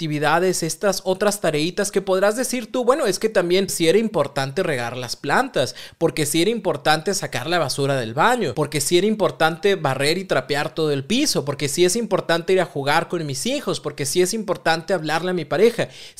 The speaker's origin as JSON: {"language": "Spanish", "country": "Mexico", "said": "Los mexicanos somos buenísimos para eso"}